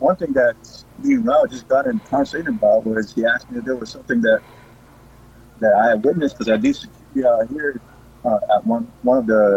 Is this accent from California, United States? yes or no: no; Bylas, Arizona, United States; I'm from the St. Carlos Apache Reservation out here in Arizona, and I grew up here.